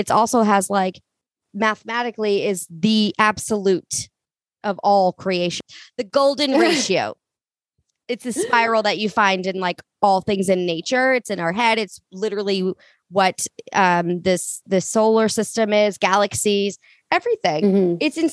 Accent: Massachusetts, United States; now in Nantucket, United States; I grew up on Cape and where I live now is on a small island off of that area. So like if you look at Massachusetts, there's like a hook. I'm like 40 miles out to sea from that hook, that little like arm, on Nantucket.

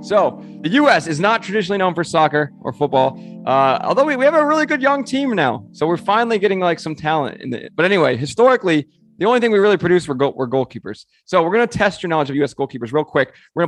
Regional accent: Ohio, United States; From the great state of Ohio, my home state.

